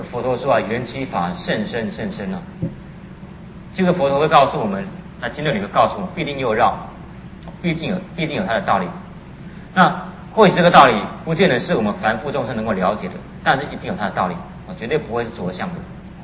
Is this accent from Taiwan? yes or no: no; China; 我们中国人是没有了，我们是合在胸口。